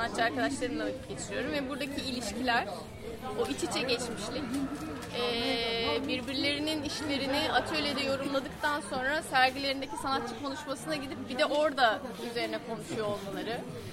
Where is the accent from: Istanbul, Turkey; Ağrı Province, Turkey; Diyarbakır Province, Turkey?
Istanbul, Turkey; now in Izmir, Turkey; İstanbul'dan geldik. Biz ikimiz de İstanbulluyuz. Hala İzmir'e tam yerleşmiş değiliz.